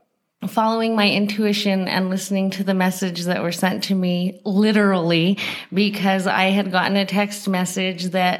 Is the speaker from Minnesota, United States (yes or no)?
no; Gardner, Colorado, United States; now in Denver, United States; So I am originally from Southern Colorado, Gardner. I grew up there. I was raised a Jehovah Witness until I was about 16. I then went into my adulthood and moved to Denver.